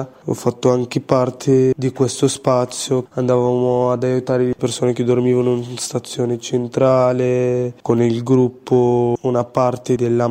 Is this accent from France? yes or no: no; Tunisia; now in Italy; ho 21 anni, sono qui in Italia dal 2021, vengo dalla Tunisia.